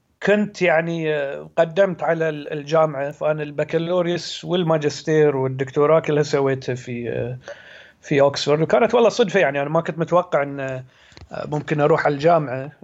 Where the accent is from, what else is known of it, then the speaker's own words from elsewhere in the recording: Muharraq, Muharraq Governorate, Bahrain; أنا من البحرين، من مواليد سنة 1982، فيعني حين عمري 35 سنة. نشأت في البحرين، خصوصا في المحرق. يعني أنا من مدينة المحرق، جزيرة المحرق، وخصوصا من مدينة المحرق القديمة،